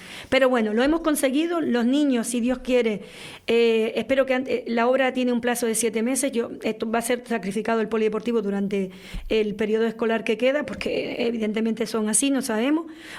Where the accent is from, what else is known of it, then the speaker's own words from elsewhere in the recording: Canary Islands, Spain; Yo creo que no lo merecemos los canarios. Somos de España, somos españoles.